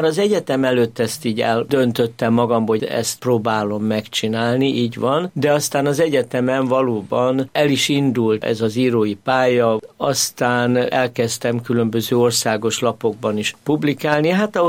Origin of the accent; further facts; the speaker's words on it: Budapest, Hungary; Óbudán, Óbuda peremén nőttem fel, a szüleim értelmiségiek voltak